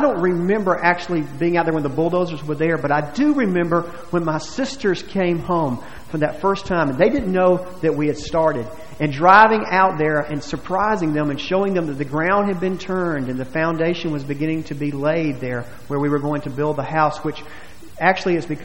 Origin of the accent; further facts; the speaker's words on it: Buford, Georgia, United States; But we grew up in Buford, Georgia, a little street, William Street, 460 William Street.